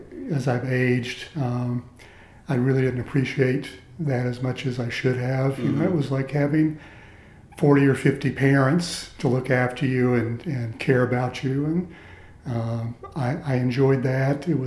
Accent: East Rockingham, North Carolina, United States; I say I grew up in Rockingham, but I actually grew up in East Rockingham, which is not incorporated. It's just a little area south of the town of Rockingham. It was all mill villages.

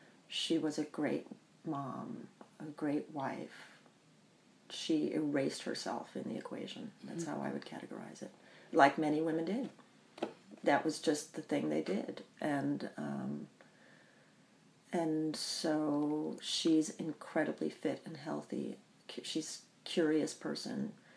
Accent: Bahamas; also born or lived in United States; I grew up in the Bahamas, and I was born in the United States

